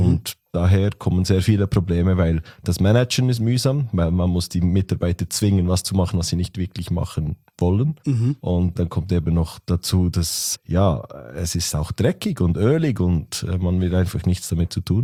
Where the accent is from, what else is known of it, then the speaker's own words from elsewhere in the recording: Bern, Switzerland; Man hört es an meinem Akzent. Ich bin vielleicht aus Italien. Nein, ich bin aus der Schweiz, aus Bern, in der Nähe von Bern zu Hause.